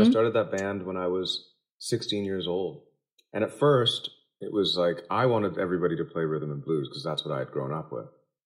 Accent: Toronto, Ontario, Canada; I'm not from Six Nations of the Grand River. I'm from Toronto.

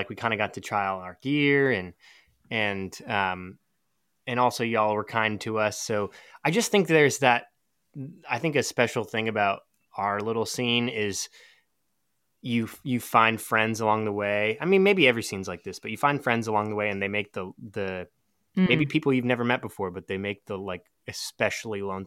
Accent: Seattle, Washington, United States; And I grew up in Seattle, so on the opposite coast.

